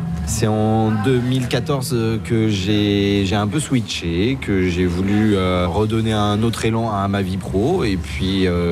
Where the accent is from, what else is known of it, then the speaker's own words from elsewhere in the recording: Pays de la Loire, France; Non, je suis pas rennais, non. Je suis du Nord-Sarthe à la base. Après, je suis en Bretagne depuis 2001. Et j'ai passé la moitié de ma vie en Bretagne quand même.